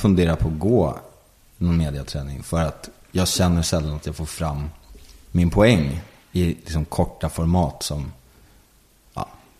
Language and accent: Swedish; Sundbyberg, Stockholm County, Sweden; also born or lived in Solna; Jag är generationer från Solna, liksom Solna Sundbyberg. Så jag tror att jag är född där någonstans, på typ Karolinska.